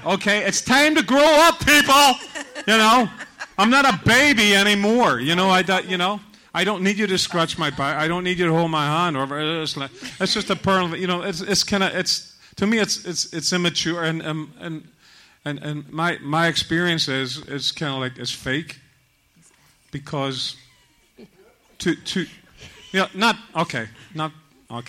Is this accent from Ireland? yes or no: yes; Ireland; I'm Irish. I'm kind of like, you know, public display of affection. You know, it's kind of like was, you know, that's not really what Irish people do, yeah.